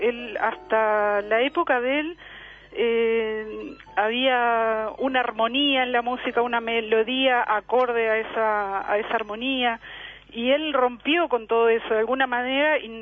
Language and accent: Spanish; Uruguay; born there; por parte de mi madre … que es francesa, tengo la nacionalidad francesa. Yo nací en Uruguay y por eso tengo la doble nacionalidad.